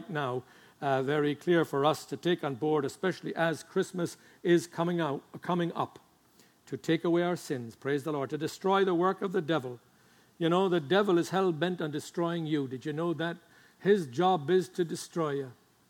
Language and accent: English; Ireland; I grew up in Ireland, part Catholic, part Protestant.